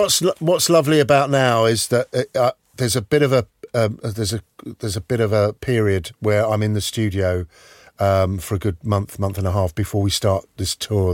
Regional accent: London, United Kingdom; now in Whitstable, United Kingdom; I was hand making work in my studio in Highgate, because I'm obviously from London.

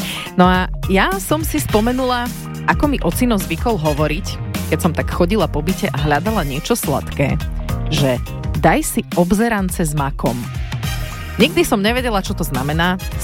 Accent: Žarnovica, Banská Bystrica Region, Slovakia; ja pochádzam zo stredného Slovenska. U nás v Žarnovici sa teda hovorilo obzerance s makom.

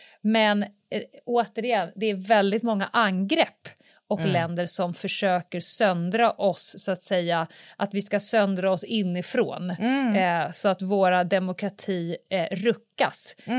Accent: Sweden; Som svensk ut i världen så är ju en av sakerna som Sverige är kända

